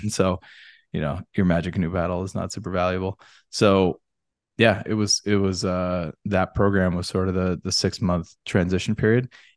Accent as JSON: {"language": "English", "town": "Eau Claire", "region": "Wisconsin", "country": "United States", "tie": "born or raised there", "said": "I grew up in Eau Claire, Wisconsin, and yeah, my dad lives in Madison."}